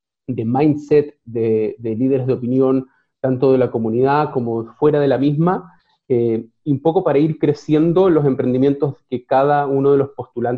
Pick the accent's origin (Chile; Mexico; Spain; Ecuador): Chile; moved away as an adult; now in Israel; Yo nací en Chile, viví en Chile hasta mis tempranos 20, y los últimos 10 años de mi vida los viví en Israel